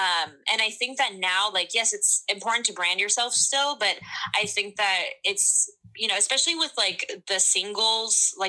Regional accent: Arizona, United States; I'm from Arizona, so yeah.

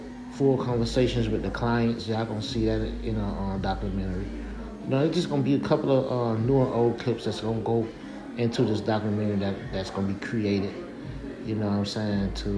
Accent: McDonald, Georgia, United States; From my hometown, you know, through the ups and downs, I'll tell you about that. From McDonald, Georgia, I'll give y'all some inside details about McDonald, Georgia

